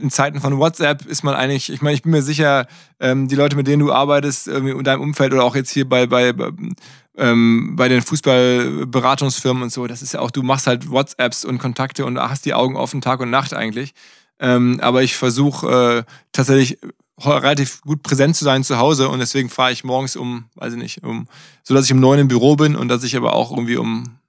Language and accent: German; Essen, North Rhine-Westphalia, Germany; now in Hamburg, Germany; Naja, ich bin ja in Essen groß geworden, im Ruhrgebiet.